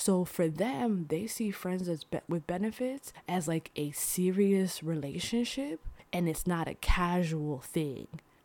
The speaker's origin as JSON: {"language": "English", "country": "United States", "said": "So for example, me as a black person, when I say I'm from America, I get a surprised look on their faces"}